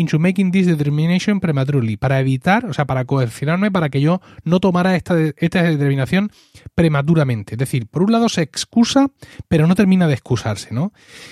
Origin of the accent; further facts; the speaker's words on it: Spain